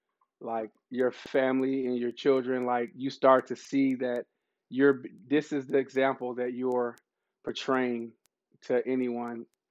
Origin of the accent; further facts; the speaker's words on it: Chicago, Illinois, United States; also born or lived in North Las Vegas, Nevada; growing up in … it teaches you responsibility and different lessons. And then growing up in Chicago and, or, you know, North Las Vegas, those teach you different lessons.